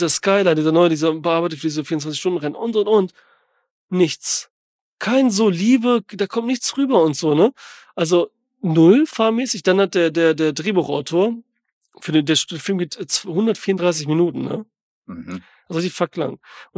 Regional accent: Tropea, Calabria, Italy; Manchmal ist die Yacht ist immer hier vor Tropea, wo ich der Urlaub mache, wo ich herkomme.

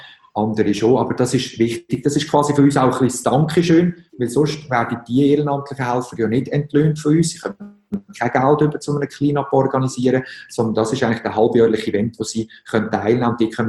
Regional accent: Switzerland; dass als Schweizer, wo wir ja zuerst mal alle verschiedensten Probleme haben

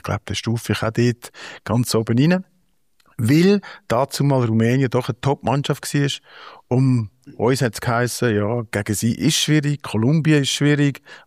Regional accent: Switzerland

